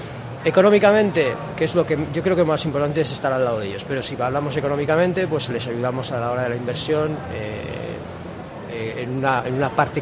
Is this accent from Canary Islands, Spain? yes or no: no; Castilla-La Mancha, Spain; La ventaja, somos castellano-manchegos y conocemos bien el sector